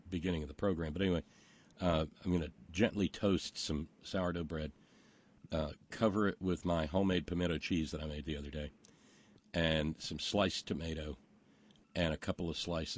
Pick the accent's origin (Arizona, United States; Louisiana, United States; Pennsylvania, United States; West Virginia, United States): West Virginia, United States; He asked me, he said, where are you from? And I told him West Virginia